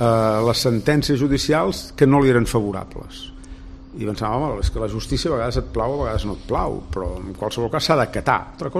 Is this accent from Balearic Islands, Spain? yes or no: no; Catalonia, Spain; i ho dic com a català d'un partit catalanista